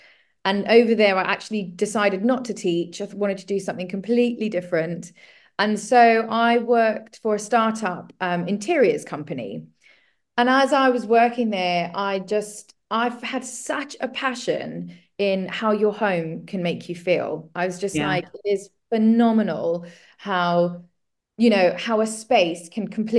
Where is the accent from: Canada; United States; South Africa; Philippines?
South Africa; also born or lived in Zimbabwe; So I actually grew up in Africa. So I grew up in South Africa, and then I lived in Zimbabwe.